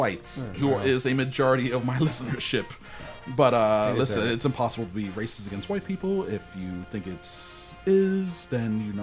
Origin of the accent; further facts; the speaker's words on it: Southern United States, United States; Growing up in the South as a terrible white person.